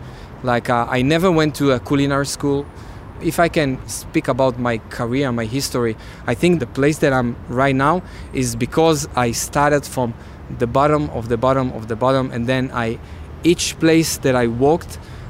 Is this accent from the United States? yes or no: no; Israel; English is a second language; now in London, United Kingdom; I came from Israel.